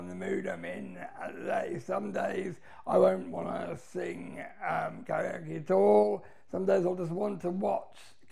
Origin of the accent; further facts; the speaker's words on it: South East England, United Kingdom; now in Reading, United Kingdom; I grew up in Surrey. I grew up around a much quieter part of Surrey than some areas are.